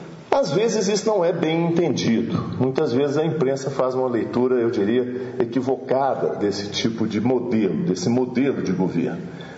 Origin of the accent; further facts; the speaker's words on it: Minas Gerais, Brazil; Mas nós não, nós somos montanheses, nós somos de Minas.